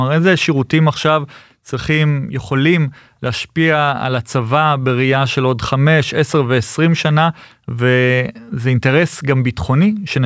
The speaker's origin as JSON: {"language": "Hebrew", "town": "Kfar Saba", "region": "Central District", "country": "Israel", "tie": "born or raised there", "said": "אני גדלתי בכפר סבא, ואני ממש זוכר את הצו הראשון שאני מגיע לתל השומר, ואני מבין שלא כל ישראל זה כמו כפר סבא."}